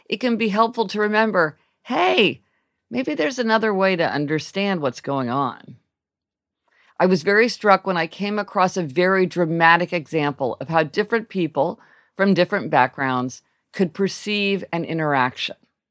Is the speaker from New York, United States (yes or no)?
yes; New York, United States; as a New Yorker, I don't hear the sirens going past my apartment